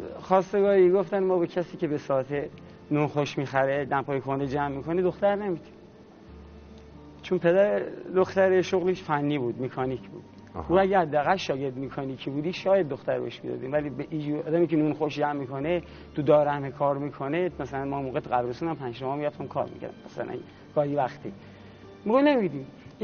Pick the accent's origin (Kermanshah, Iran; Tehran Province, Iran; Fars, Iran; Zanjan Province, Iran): Fars, Iran; Shiraz; now in Bavanat, Iran; من بچه شیرازم، ولی زندگیم جوری شد که دیگه شهرم الان شده شهر بوانات